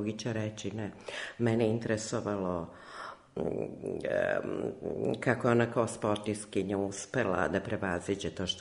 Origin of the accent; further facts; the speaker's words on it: Belgrade, Serbia; now in London, United Kingdom; ja sam rođena Beograđanka i već 26 godina živim i radim u Londonu.